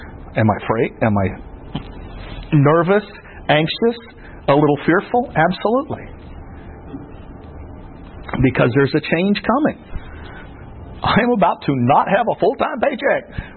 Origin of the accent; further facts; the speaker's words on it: Florida, United States; now in Vermont, United States; I grew up in Florida, consider myself a Floridian. But if Lord tarries, by our next anniversary, I will have lived in Vermont longer than I ever lived in Florida.